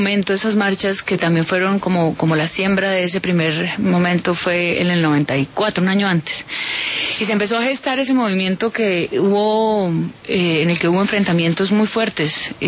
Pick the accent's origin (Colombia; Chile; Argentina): Colombia